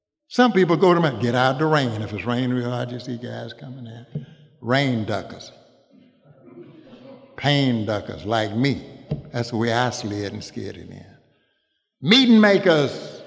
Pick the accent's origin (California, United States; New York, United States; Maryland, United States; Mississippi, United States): Mississippi, United States; Shelby; born there; Because I am not from Chicago. I was born in Shelby, Mississippi.